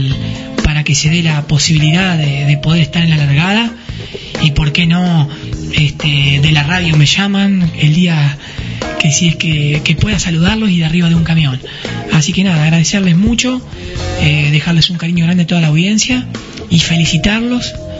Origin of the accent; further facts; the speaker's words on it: Pedernales, Buenos Aires Province, Argentina; Yo nací a 40 kilómetros acá de Roque Pérez, en el pueblo de Pedernales. Ahí nací, ahí vivo.